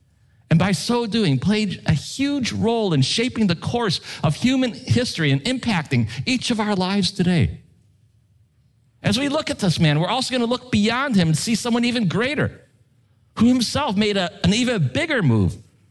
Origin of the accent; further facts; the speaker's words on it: Chicago, Illinois, United States; now in Canada; We're from Chicago. In the States, up here is the Great White North.